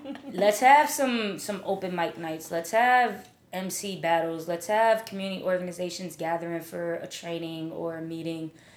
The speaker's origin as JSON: {"language": "English", "town": "Springfield", "region": "Massachusetts", "country": "United States", "lives_now": "Brooklyn, United States", "said": "No, I'm from Springfield, Massachusetts."}